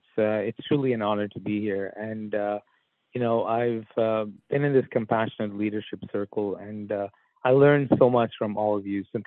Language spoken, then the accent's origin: English; New York City, New York, United States; also born or lived in India; I noticed a stark contrast between growing up in New York City to very rural India, small places